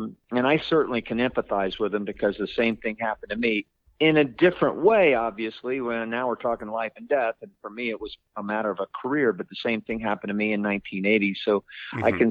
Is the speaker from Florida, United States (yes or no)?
yes; Orlando, Florida, United States; So I'm from Orlando, Florida.